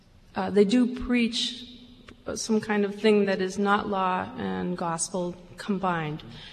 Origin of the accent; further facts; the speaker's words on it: Massachusetts, United States; from Massachusetts.